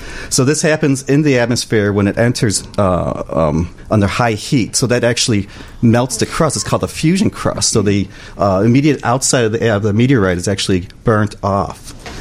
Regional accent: Midwest, United States; I'm from the Midwest. Ice fishermen do not make 20-foot wide holes to fish out.

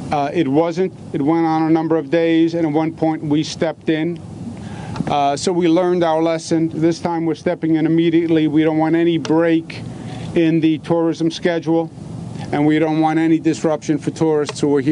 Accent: United States; And I think I find that frustrating as an American

